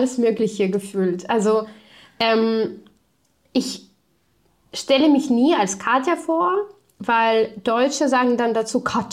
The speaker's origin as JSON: {"language": "German", "town": "Chelyabinsk", "region": "Chelyabinsk Oblast", "country": "Russia", "tie": "born or raised there", "said": "Ich komme aus Tscheljabinsk. Für diejenigen, die die Stadt nicht kennen, das ist im Südural, da an der Grenze zu Kasachstan. So eine 1-Millionen-Einwohner-Fabrikenstadt, überhaupt nichts los. Und so bin ich auch aufgewachsen in so einem Arbeiterviertel, in so einer Arbeiterfamilie, sage ich mal."}